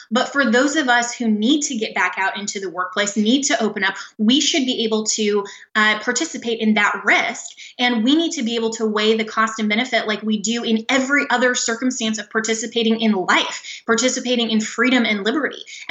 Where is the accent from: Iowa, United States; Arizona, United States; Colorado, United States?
Colorado, United States; So that actually dealt with my home state of Colorado and the faithless elector in the 2016 election.